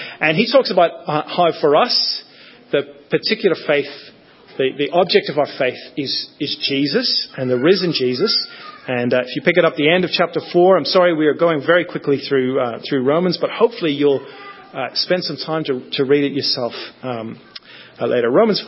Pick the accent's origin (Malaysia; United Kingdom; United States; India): United Kingdom; Northern Ireland; As I said, I grew up in Northern Ireland